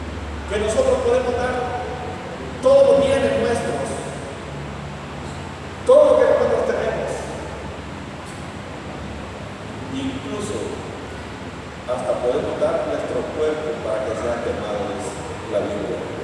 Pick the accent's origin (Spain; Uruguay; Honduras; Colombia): Honduras; Nosotros somos catrachos